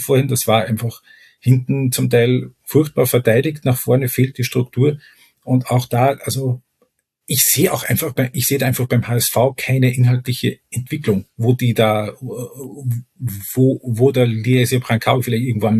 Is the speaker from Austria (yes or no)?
yes; Austria; ich als Österreicher